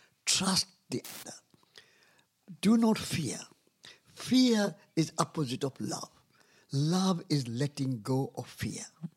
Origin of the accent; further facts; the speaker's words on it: India; And I went not as an Indian, but I went as a human being. Not as a Hindu, but as a human being.